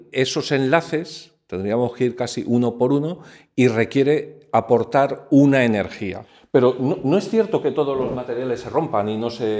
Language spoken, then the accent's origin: Spanish; Burgos, Castile and León, Spain; Sí, que era de Burgos, yo me acordé porque era de mi tierra el ataúd.